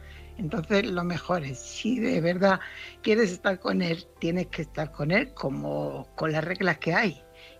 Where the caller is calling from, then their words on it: Fuenlabrada, Community of Madrid, Spain; corresponsal de Fuenlabrada.